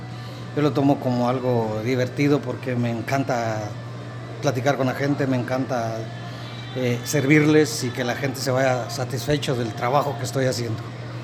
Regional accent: Guatemala; now in Colorado, United States; De Guatemala.

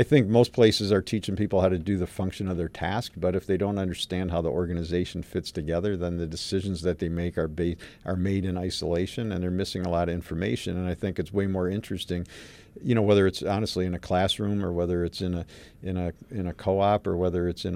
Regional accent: Chicago, Illinois, United States; moved away as an adult; now in Ann Arbor, United States; Some people already know, but I came here from Chicago to Ann Arbor to go to U of M, and I studied Russian history

